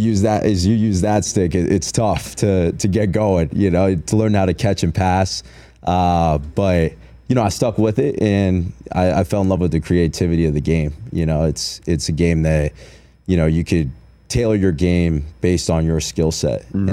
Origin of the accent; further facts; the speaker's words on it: Denville, New Jersey, United States; So I grew up in North Jersey, so lacrosse was pretty popular.